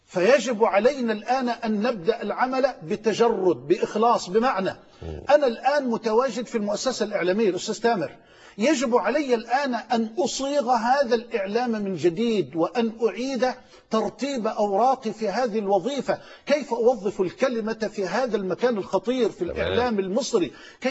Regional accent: Egypt; مؤسساتنا في بلدنا مصر مليئة بالشرفاء، مليئة بالأطهار

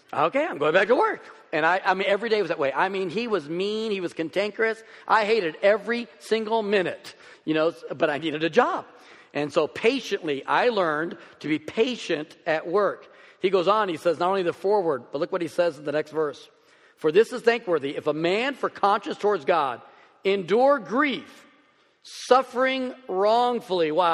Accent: Springfield, Missouri, United States; I remember growing up in Springfield, Missouri, and I'm convinced that my boss was a psychomaniac.

